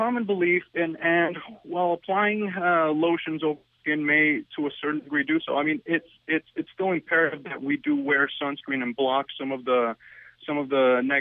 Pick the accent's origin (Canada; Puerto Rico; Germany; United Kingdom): Puerto Rico; I grew up in Puerto Rico and played football as well, so I know the heat very well